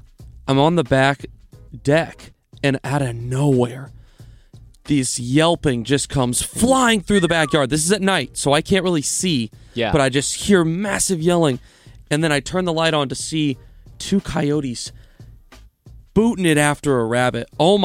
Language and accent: English; Bethalto, Illinois, United States; So I grew up in Bethalto, Illinois, small town, and we were, near cornfields and near woods.